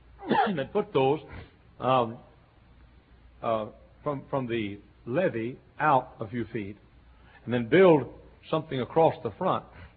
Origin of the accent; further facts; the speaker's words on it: Dallas, Texas, United States; I grew up in Dallas, Texas.